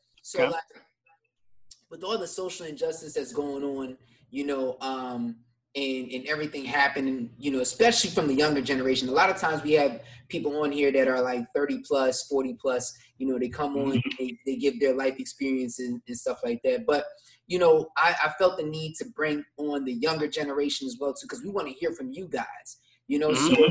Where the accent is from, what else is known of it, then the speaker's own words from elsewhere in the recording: New Jersey, United States; And I'm from North New Jersey originally. So, you know what I mean? And then we came down to Willingboro.